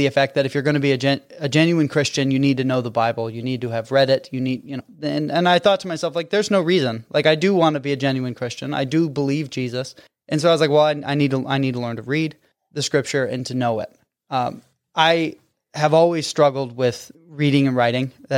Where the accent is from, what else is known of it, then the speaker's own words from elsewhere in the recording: Toledo, Ohio, United States; Cool. I grew up in the Toledo area.